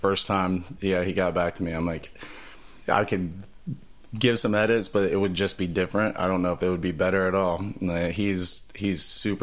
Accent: Senecaville, Ohio, United States; also born or lived in Columbus; so I was born in Columbus when I was very young. I think I was 7. My dad moved us from Columbus to Senecaville, Ohio, which is a little town of like 200 people, middle of nowhere.

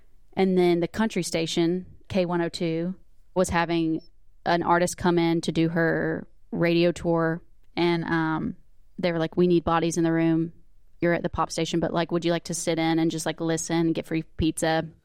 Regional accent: Auburn, Alabama, United States; also born or lived in Elk City; I lived in Elk City until I was in second grade, and then I moved to Auburn, and I was raised in Auburn, Alabama.

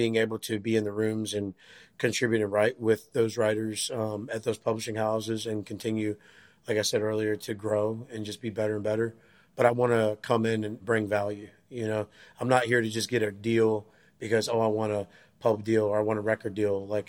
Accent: Longwood, Florida, United States; from where I grew up in Longwood over in Apopka. So, you know, I wanted to find something that was going to make me really stand out in country music and also be a face for my home state in Florida.

